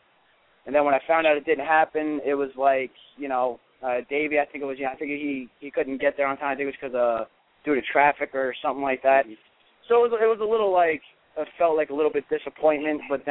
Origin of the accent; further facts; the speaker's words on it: New York, United States; You know, I'm really Italian. I'm really from New York. And I really do have that, you know, that fighting spirit. You know, I mean, that's how it was in my part of New York where I grew up.